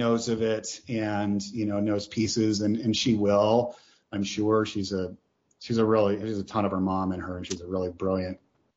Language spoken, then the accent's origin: English; Hawaii, United States; like there's references in here to kind of where I grew up in Hawaii and the rest